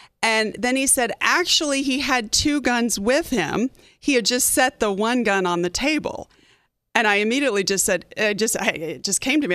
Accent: Arizona, United States; they're from Pennsylvania and I'm originally from Arizona, or whatever the potential bias is

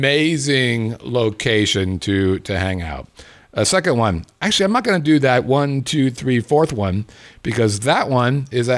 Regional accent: California, United States; I grew up in Southern California.

